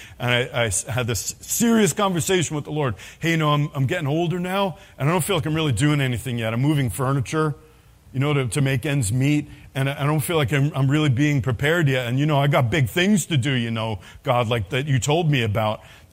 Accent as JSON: {"language": "English", "town": "New York City", "region": "New York", "country": "United States", "tie": "born or raised there", "said": "foul language I didn't even know growing up in New York City."}